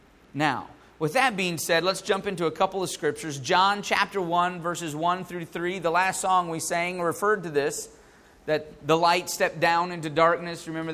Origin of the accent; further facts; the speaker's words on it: the South, United States; but I'm from the South.